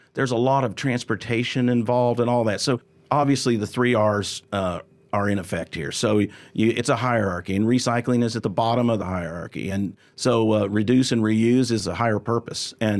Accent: Tulsa, Oklahoma, United States; I'm from Tulsa, so oil is in the blood around here. And so I worked in the oil and gas industry for a company here in Tulsa for a long time

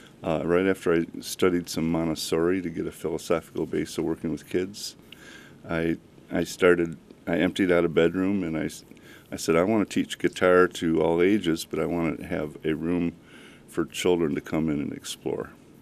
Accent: Adrian, Michigan, United States; also born or lived in Tecumseh; Yeah, I was born in Tecumseh and went to high school in Adrian, Michigan.

